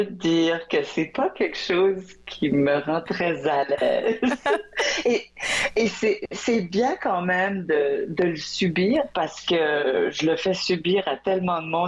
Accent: Dieppe, New Brunswick, Canada; also born or lived in Moncton; Et j'ai grandi à Moncton pour les 4 premières années. Puis ensuite, on a déménagé à ce qui s'appelait à l'époque Saint-Anselme, qui est maintenant Dieppe, qui est la ville à côté de Moncton, beaucoup plus francophone

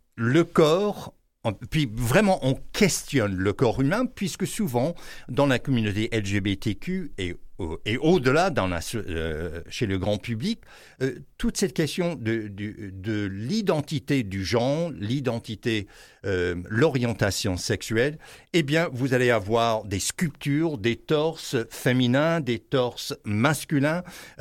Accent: Texas, United States; Je suis un Américain, je suis un Texan et je vois très bien ce qui se passe aux États-Unis

